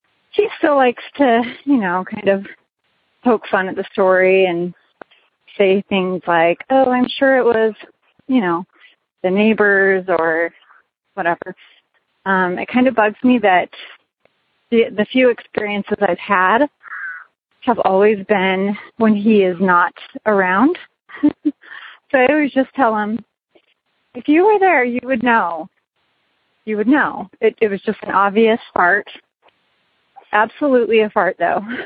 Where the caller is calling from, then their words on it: Las Vegas, Nevada, United States; Hi, Tony. I'm calling in from Las Vegas, Nevada.